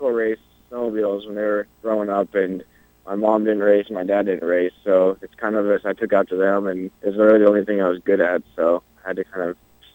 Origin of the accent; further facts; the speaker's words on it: Seattle, Washington, United States; also born or lived in North Carolina; I'm from Seattle. I used to live in North Carolina for like 5 years and then went back out to Seattle to work construction and stuff.